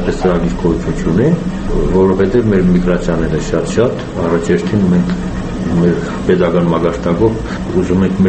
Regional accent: Armenia; born there; ես ծնվել եմ Հայաստանում, հայ եմ

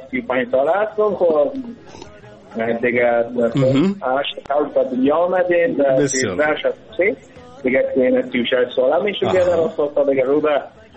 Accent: Kabul, Afghanistan; born there; سالم از 35 سال عمر دارم و از ولایت فعلا در کابل در دنیا آمدیم و از کابل گفته میشم، ولی در تمام مصاحبه‌های من گفته این که من از افغانستان هستم

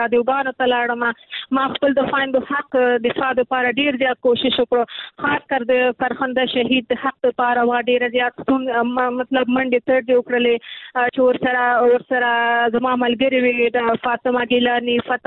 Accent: Nangarhar, Afghanistan; زه د ننګرهار یم، ما ویل نور کابل بس دی، نور زه غواړم خپل د ننګرهار د خویندې لپاره کار وکړم. نو دلته زه راغلم

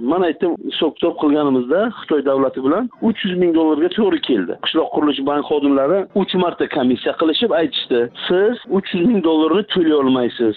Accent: Bukhara, Bukhara Region, Uzbekistan; born there; Men Buxoro shahrida tug'ilganman. 50 yoshdaman.

